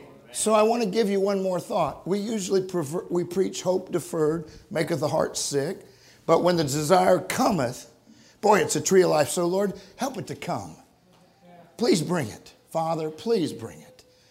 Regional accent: California, United States; I know I'm from California.

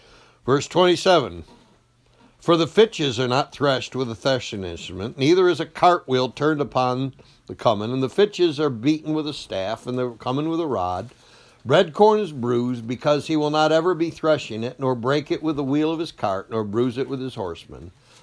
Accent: Machias, Maine, United States; I know I grew up in Machias, and I used to say, it don't make no never mind no how.

